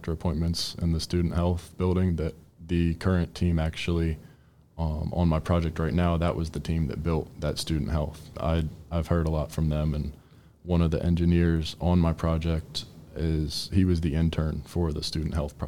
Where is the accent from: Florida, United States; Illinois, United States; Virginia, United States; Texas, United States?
Virginia, United States; Culpeper; Yeah, so I'm actually from Culpeper, Virginia, which is about an hour down the road from Charlottesville.